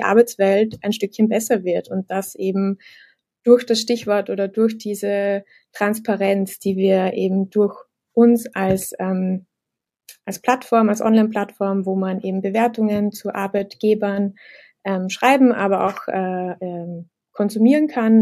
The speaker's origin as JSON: {"language": "German", "region": "Vienna", "country": "Austria", "said": "Ich bin seit über 3 Jahren bei Kununu mittlerweile. Mhm. Ich bin in Wien, wie man es eventuell an meinem Akzent hören kann. Genau, lebe in Wien, arbeite in Wien hier bei Kununu"}